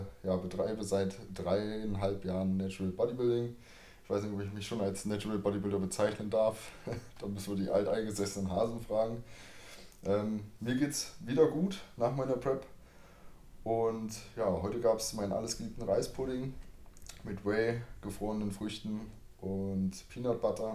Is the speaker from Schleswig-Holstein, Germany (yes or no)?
no; Saxony-Anhalt, Germany; Ich bin in Sachsen-Anhalt geboren, aufgewachsen.